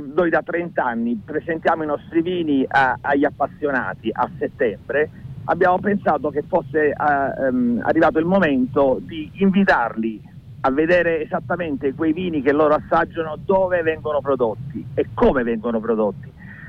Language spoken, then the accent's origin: Italian; Naples, Campania, Italy; born there; No, non sono origini, io sono nato a Napoli.